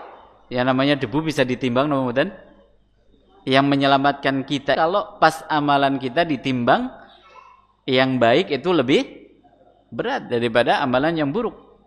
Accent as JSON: {"language": "Indonesian", "region": "Java", "country": "Indonesia", "said": "budaya kita sebagai orang Jawa dan seterusnya"}